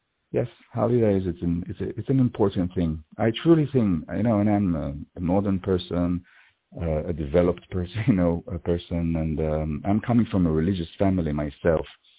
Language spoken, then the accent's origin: English; Israel; Yeah, I'm from Israel. I'm an actor and a theater director in Israel.